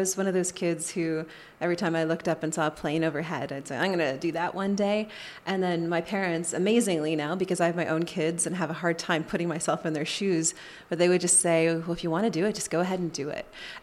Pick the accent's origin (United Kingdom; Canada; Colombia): Canada; Wiarton, Ontario; I'm from Wyarton, Ontario